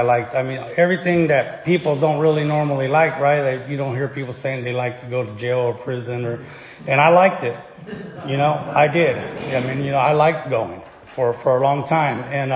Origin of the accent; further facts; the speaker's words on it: Bakersfield, California, United States; You know, I come from Bakersfield. Grew up in a neighborhood over there.